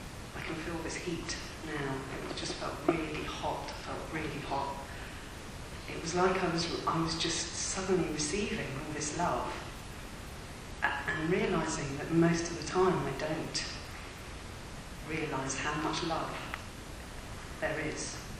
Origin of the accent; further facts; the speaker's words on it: London, United Kingdom